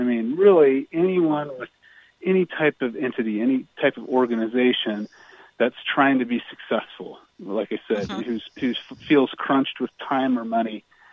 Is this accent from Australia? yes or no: no; Ohio, United States; also born or lived in Oregon; I grew up in Ohio and then Oregon and now Utah.